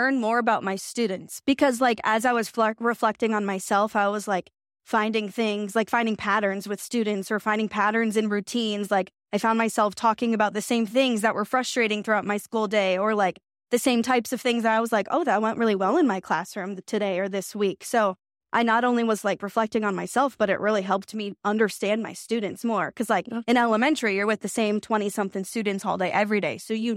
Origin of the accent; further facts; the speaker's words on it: Indiana, United States; I just finished up my first year of teaching. I taught third grade. I'm from Indiana.